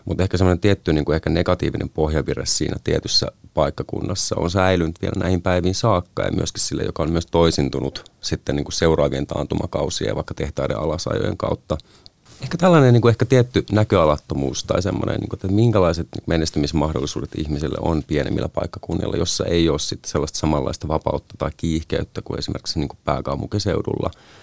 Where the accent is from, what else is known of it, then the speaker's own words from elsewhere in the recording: Kajaani, Kainuu, Finland; born there; Mä oon syntynyt itse vuonna 87 Kajaanissa, joka on pitkälti vielä tähän vuosituhanteenkin tullessa ollut muuttotappiokunta ja jonkin verran tietenkin muidenkin paikkakuntien tapaan kärsinyt siitä niin kuin taantumasta tai lamasta 90-luvulla.